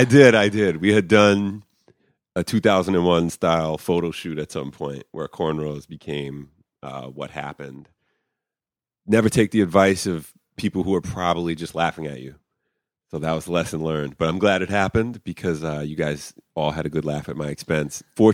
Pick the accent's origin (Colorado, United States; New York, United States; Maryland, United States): New York, United States; White Plains; I grew up in White Plains, New York, Greenberg, really, which is 20 minutes outside of New York City.